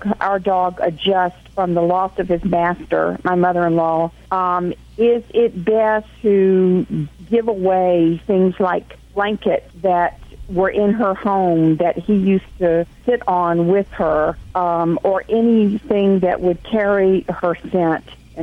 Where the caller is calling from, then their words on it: Dana Point, California, United States; I'm calling from Dana Point, California.